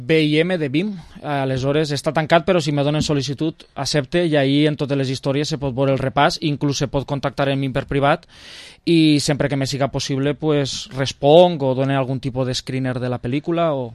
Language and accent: Catalan; Vila-real, Valencian Community, Spain; me considere, soc fill de Vila-real